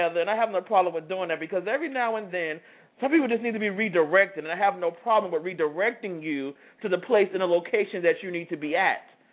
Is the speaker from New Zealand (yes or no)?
no; New Jersey, United States; I'm from the big city. You know, I'm from New Jersey.